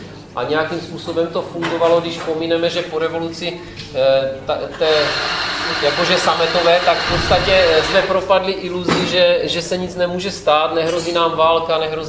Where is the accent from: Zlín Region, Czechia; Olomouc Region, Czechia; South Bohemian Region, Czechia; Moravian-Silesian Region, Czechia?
Olomouc Region, Czechia; takže já jsem z Moravy od Přerova